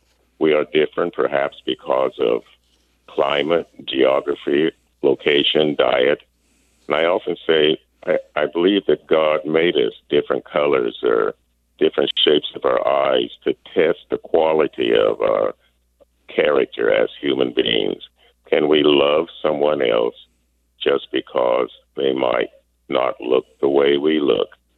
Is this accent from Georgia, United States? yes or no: no; Centerville, Iowa, United States; I have sung, and here I am from Centerville, Iowa.